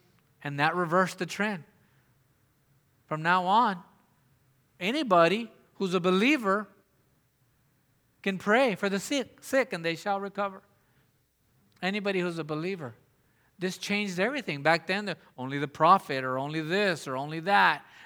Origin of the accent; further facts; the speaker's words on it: Donna, Texas, United States; I grew up in Donna. Our address was 205 South 25th Street.